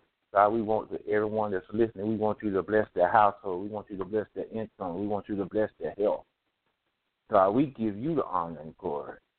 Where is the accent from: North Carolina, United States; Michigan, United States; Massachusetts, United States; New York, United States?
North Carolina, United States; Rocky Mount; I'm originally from Rocky Mount, North Carolina, but I reside in Eaton, North Carolina.